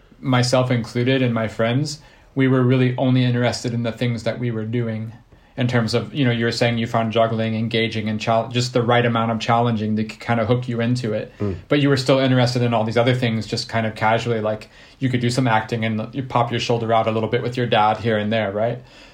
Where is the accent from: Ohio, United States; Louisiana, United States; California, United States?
Ohio, United States; And I come from Ohio. So I painted my fingernails when I was like 16 or 17, because I had this idea of like, oh, yeah, this is just how it is in Ohio.